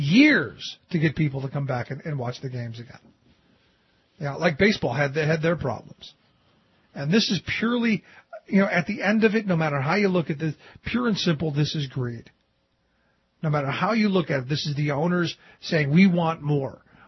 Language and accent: English; Cleveland, Ohio, United States; That's some cities like Cleveland, for instance, my hometown.